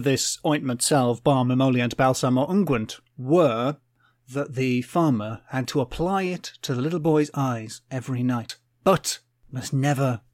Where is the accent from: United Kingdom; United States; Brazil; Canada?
United Kingdom; England; because I am English